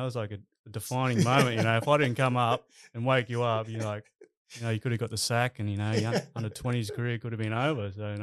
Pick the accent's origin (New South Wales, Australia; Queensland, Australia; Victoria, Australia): New South Wales, Australia; Coffs Harbour; born and raised in Coffs Harbour, New South Wales there. And, it was a good upbringing. I just, a nice little town on the beach and played footy.